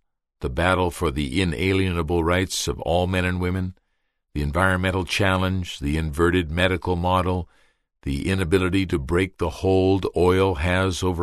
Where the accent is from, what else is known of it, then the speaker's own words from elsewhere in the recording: Canada; Although I'm a Canadian, I lived 2 years in New York